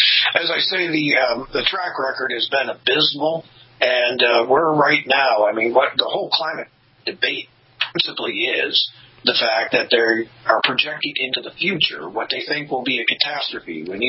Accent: Buffalo, New York, United States; I grew up in Buffalo, New York. And I remember, like you do, back in the late 70s, I was introduced to this because it was a coming ice age.

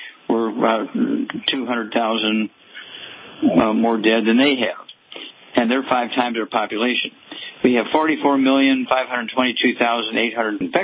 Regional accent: Missouri, United States; because we had a lot of farm labor when I grew up in Missouri.

